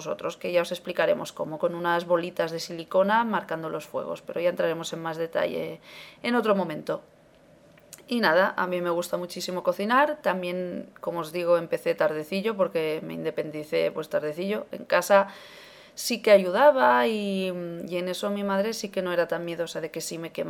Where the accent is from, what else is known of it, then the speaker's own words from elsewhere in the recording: Barcelona, Catalonia, Spain; ahora estamos viviendo aquí en Barcelona, que es de donde yo soy.